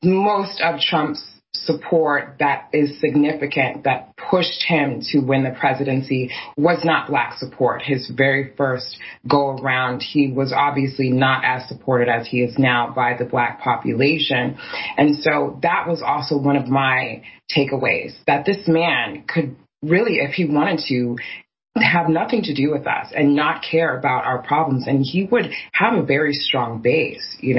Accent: Iowa, United States; You know, I'm from Iowa.

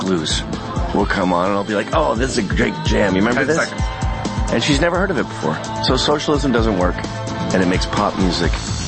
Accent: Canada; the problem with being Canadian is we have Canadian content laws there. It's a socialist country.

